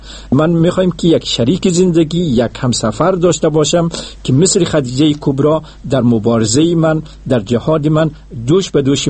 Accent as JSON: {"language": "Persian", "country": "Afghanistan", "tie": "born or raised there", "said": "من در یک قریه، در یک دیه عادی افغانستان متولد شدم، درس‌های متوسطه را اونجا خواندم."}